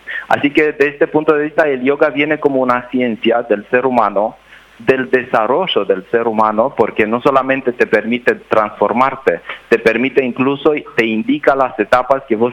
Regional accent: Romania; born there; Spanish is a second language; moved away; yo soy nacido en Rumania. Llegué en este mundo hace 5 o 6 años.

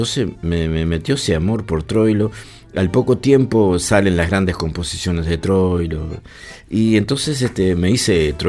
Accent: 25 de Mayo, Florida, Uruguay; Y te estoy hablando de mi pueblo, donde yo nací, Isla Mala, 25 de mayo.

